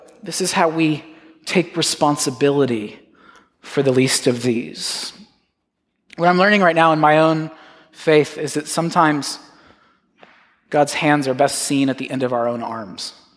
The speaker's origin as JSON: {"language": "English", "town": "Manhattan", "region": "New York", "country": "United States", "said": "I come from Manhattan where you just think all day and read books."}